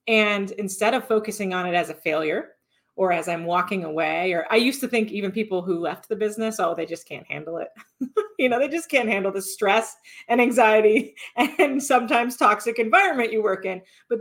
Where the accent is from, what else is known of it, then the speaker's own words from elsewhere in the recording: Cedar Rapids, Iowa, United States; So, Cedar Rapids was where I was from.